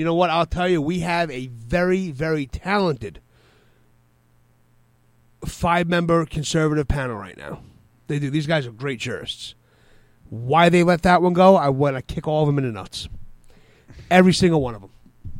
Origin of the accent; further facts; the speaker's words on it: New York, United States; And I pick it on New York because I'm a New Yorker.